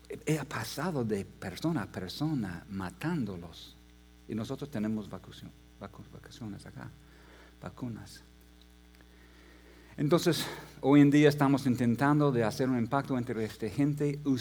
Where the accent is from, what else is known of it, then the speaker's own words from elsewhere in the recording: Arequipa, Peru; Yo soy arequipeño de corazón, que significa que yo soy peruano de corazón